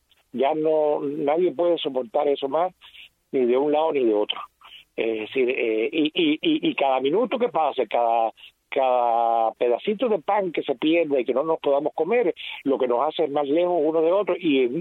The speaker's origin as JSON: {"language": "Spanish", "country": "Cuba"}